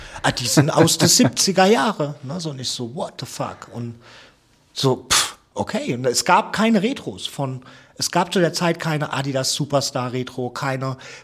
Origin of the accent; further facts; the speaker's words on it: Lampertheim, Hesse, Germany; ich komme ja ursprünglich aus Lambertheim, das ist ein Vorort von Mannheim